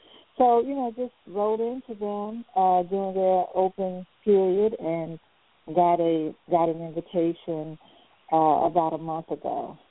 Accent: South Carolina, United States; And I've heard about my home state of South Carolina having like 100 to 108.

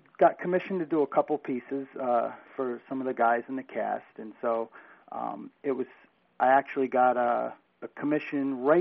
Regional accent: Baltimore, Maryland, United States; born there; also born or lived in North Jersey / New York; Well, I was born in Baltimore, and I spent a lot of my time in the Baltimore metropolitan area and then also in North Jersey and New York.

